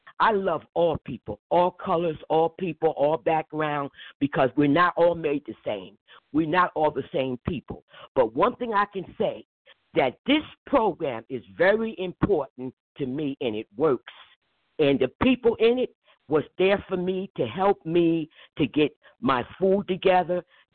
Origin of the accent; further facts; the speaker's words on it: Newark, New Jersey, United States; And I grew up in Newark. and I went to school in Newark.